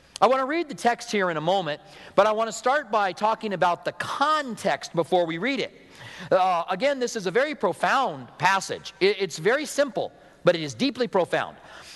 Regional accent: Clinton, Iowa, United States; I was born in Clinton, Iowa. The house that we lived in was 100 yards from the Mississippi River.

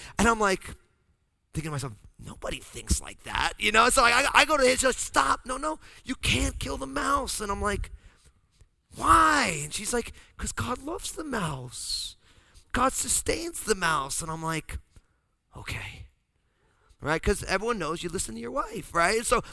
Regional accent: New Jersey, United States; And so because I'm from New Jersey, I see this mouse, I pick up a broom, and I'm gonna kill the mouse.

